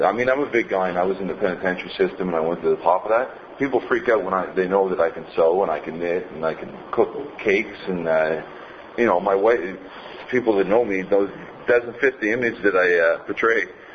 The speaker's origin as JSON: {"language": "English", "region": "New Brunswick", "country": "Canada", "said": "I'm from New Brunswick. I come from an upper middle class family."}